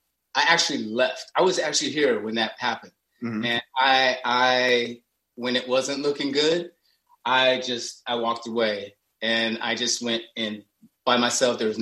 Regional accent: Kansas City, Missouri, United States; now in Denver, United States; because I was born in Kansas City, Missouri, grew up there, you know, lived there for many years, and then moved to Denver, Colorado.

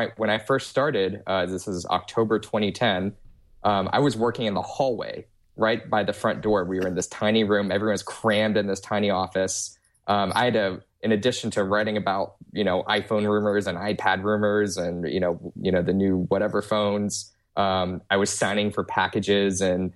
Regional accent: Houston, Texas, United States; No, actually, I grew up in Houston.

